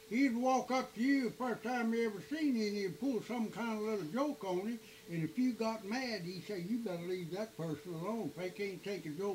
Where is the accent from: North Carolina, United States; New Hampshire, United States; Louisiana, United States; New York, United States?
North Carolina, United States; born there; I was born in Wilkes County.